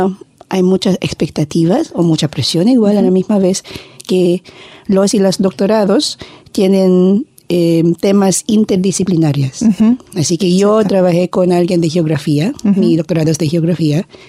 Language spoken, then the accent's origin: Spanish; Philippines; Porque vivir en Filipinas, yo soy de Filipinas originalmente. Ahí somos un país de 7.000 islas.